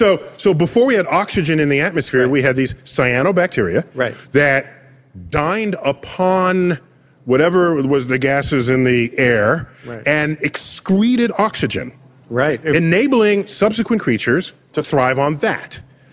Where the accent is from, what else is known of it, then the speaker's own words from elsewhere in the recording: New York City, New York, United States; I remember I grew up in New York City